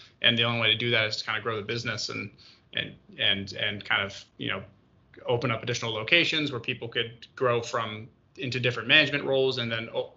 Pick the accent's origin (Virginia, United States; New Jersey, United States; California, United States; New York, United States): New York, United States; now in Dallas, United States; Yeah, I'm from New York, but nowadays I'm living in Dallas, Texas, running the business. So as a New Yorker, I grew up eating a lot of bagels.